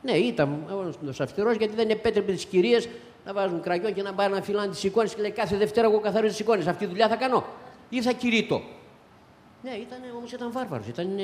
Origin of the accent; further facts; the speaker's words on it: Elassona, Thessaly, Greece; Από την Ελασσόνα και συγκεκριμένα από την Ξηροκρανιά του χωριού